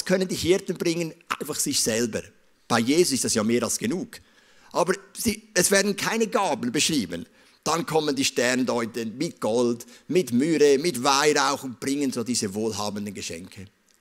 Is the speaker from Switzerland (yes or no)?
yes; Zug, Switzerland; Ich bin ja in Zug groß geworden